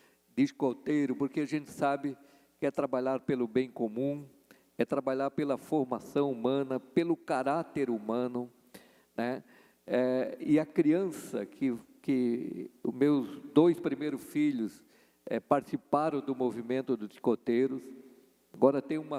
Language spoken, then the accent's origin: Portuguese; São João Batista, Santa Catarina, Brazil; also born or lived in Major Gercino; now in Chapecó, Brazil; somos natural de Major Gersino, né, Jardel? E hoje o Jardel é vereador de São João Batista, cidade que eu fui criado.